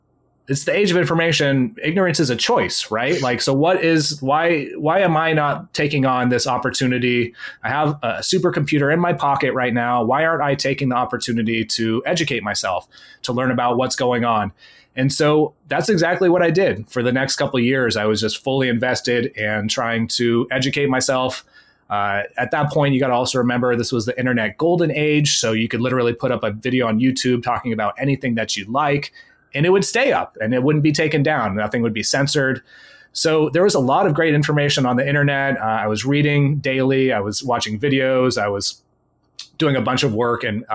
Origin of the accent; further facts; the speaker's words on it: California, United States; So I grew up in the Bay Area, California.